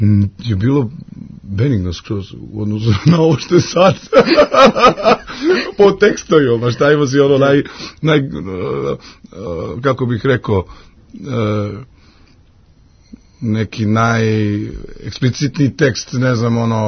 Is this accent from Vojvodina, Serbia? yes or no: no; Zaječar, Zaječar District, Serbia; now in Belgrade, Serbia; došao sam u Beogradu 90. godina, pa nekako sa Beogradom sam se upoznavao